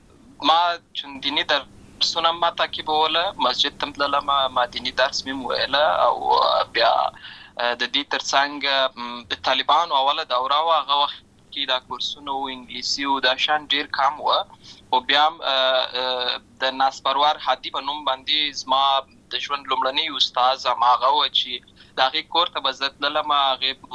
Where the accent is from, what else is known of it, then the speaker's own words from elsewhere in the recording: Lashkar Gah, Helmand, Afghanistan; born there; also born or lived in Uruzgan; زه په اصل کې د اورزګان ولایت یم، اما زه په هلمند ولایت د شکرګاه کې پیدا شوی یم،